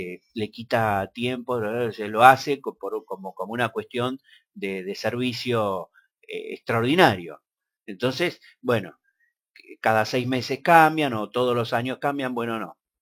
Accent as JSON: {"language": "Spanish", "town": "Mar del Plata", "region": "Buenos Aires Province", "country": "Argentina", "said": "porque integré en algún momento una lista ahí en Mar del Plata, de donde vengo, pero bueno, ahora no tengo la información."}